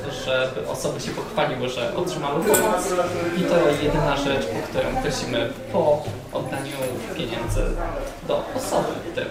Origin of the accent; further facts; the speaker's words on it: Silesian Voivodeship, Poland; pochodzę ze Śląska, działam w zbyt wielu kolektywach